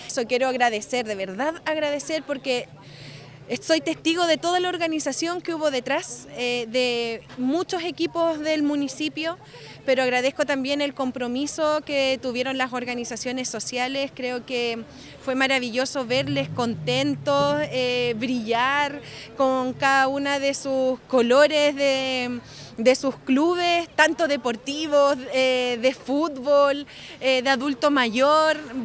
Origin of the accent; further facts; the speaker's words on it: Villa Alemana, Valparaíso, Chile; Ustedes saben que soy nacida y criada en Villa Alemana